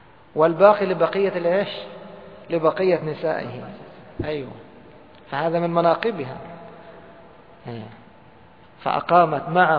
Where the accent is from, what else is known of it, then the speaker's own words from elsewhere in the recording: Egypt; احنا يقولوا عندنا في مصر يقول لك هذه امرأة بتدوب رجال